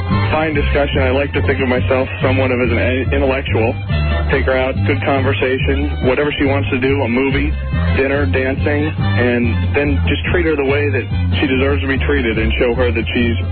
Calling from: Annandale, Virginia, United States; Toothless Annandale, Virginia.

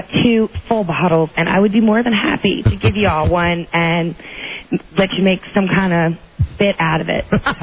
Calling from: Herndon, Virginia, United States

